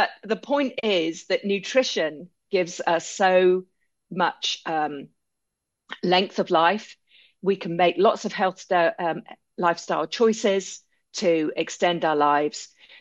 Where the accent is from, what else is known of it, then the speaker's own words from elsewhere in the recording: United Kingdom; now in New Zealand; both of us being expat British, That's not the arrangement in the UK.